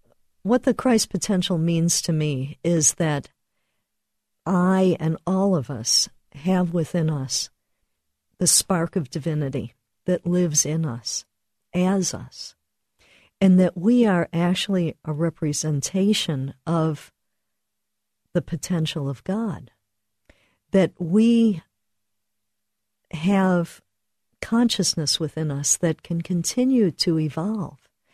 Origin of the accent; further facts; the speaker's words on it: Buffalo, New York, United States; also born or lived in Miami; When I moved away from Buffalo, where I grew up, and that was just a very rich place for Catholicism